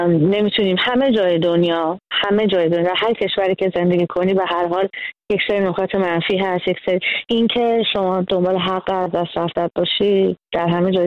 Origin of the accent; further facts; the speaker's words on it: Iran; moved away; یعنی از روزی که از ایران اومدم بیرون همیشه یه بخش بزرگی از زندگیمه